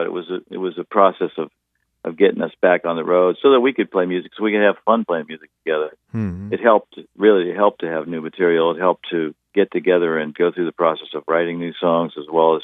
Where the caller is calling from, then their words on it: Nashville, Tennessee, United States; I'm in Nashville, my home in Nashville, yeah.